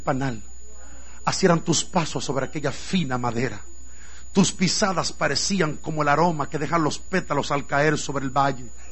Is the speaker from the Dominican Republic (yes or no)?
yes; Dominican Republic; Pero eso no pasa aquí, eso pasa en mi país, de donde yo vengo. Ustedes que me están mirando, eso no es con ustedes, eso es con los dominicanos, ¿ok?